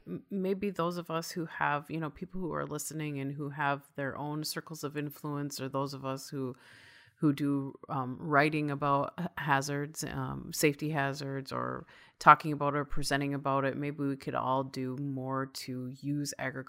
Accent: Midwest, United States; growing up in the Midwest myself

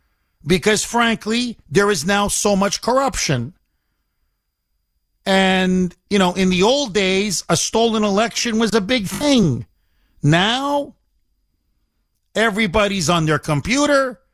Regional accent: Canada; Now, growing up in Canada

